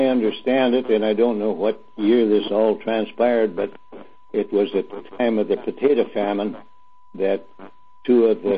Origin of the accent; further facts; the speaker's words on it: Marcus, Iowa, United States; born there; I was born in Iowa, Cherokee County, about 3 miles northwest of a little town of Marcus, M-A-R-C-U-S.